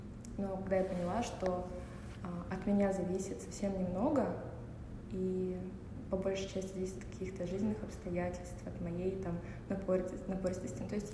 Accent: Moscow, Russia; born there; Я родилась в Москве в очень творческой семье.

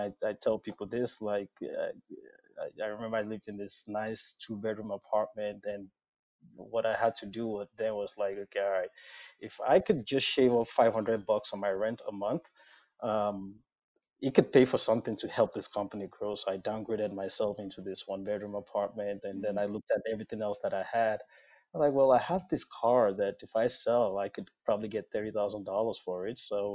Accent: Nigeria; my perspective as a Black immigrant is, you know, I come from Nigeria.

